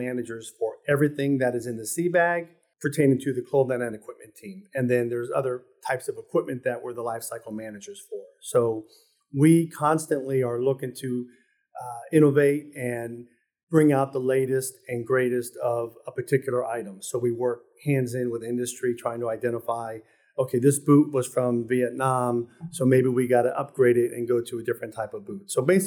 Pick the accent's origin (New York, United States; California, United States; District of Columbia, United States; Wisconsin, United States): California, United States; I'm from California, okay. Southern California. So I lived in San Diego, Orange County, that area of California until I was in hig